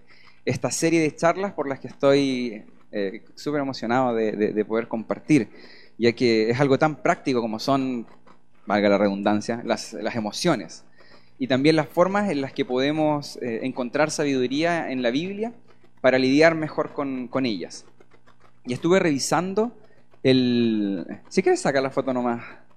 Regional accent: Santiago, Santiago Metropolitan, Chile; also born or lived in United States; now in Montevideo, Uruguay; nos mudamos hace 6 años casi ya a Montevideo. Sorpresa, no soy uruguayo. Y originalmente somos de Santiago de Chile, y pasamos un ratito viviendo en Estados Unidos antes de mudarnos acá a Uruguay.

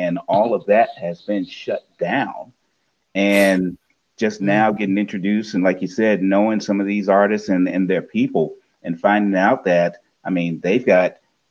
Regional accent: Portsmouth, Virginia, United States; the Visitors Bureau of the actual town, my hometown, Portsmouth, Virginia, is sponsoring all of this.

